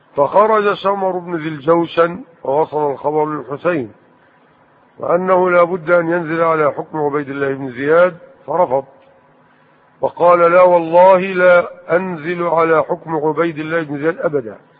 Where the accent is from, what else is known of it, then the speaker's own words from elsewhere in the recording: Minyat al-Nasr, Dakahlia, Egypt; قريتي 100 حديد مركز منية النصر.